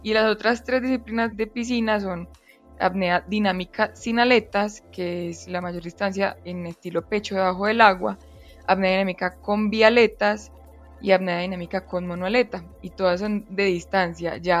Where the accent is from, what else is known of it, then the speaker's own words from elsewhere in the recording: Pereira, Risaralda, Colombia; now in Medellín, Colombia; Yo nací en Pereira y toda la vida fui deportista y por el deporte a los 17 me fui a vivir a Medellín para poder seguir entrenando y poder seguir estudiando. Entonces sí, toda la vida he estado en el eje y en Antioquia.